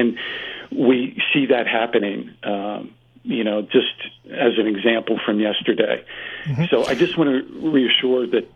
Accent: Meyersdale, Pennsylvania, United States; So I'm joining you from Westmoreland County, and I grew up not far from here on a family farm in Myersdale in Somerset County.

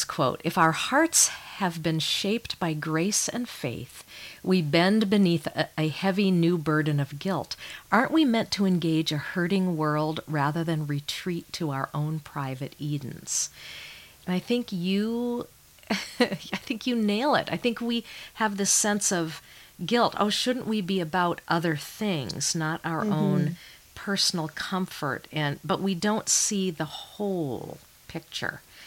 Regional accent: Maine, United States; born there; My grandfather was a farmer in northern Maine, and I was born in Maine and have spent a lot of time up there.

